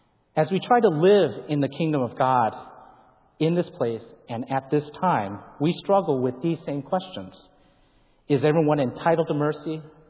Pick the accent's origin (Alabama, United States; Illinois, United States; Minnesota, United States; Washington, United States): Minnesota, United States; Minneapolis; whereas I grew up in Minneapolis, St. Paul, and much of my experience comes from there. I don't know if you can hear it in my accent or not.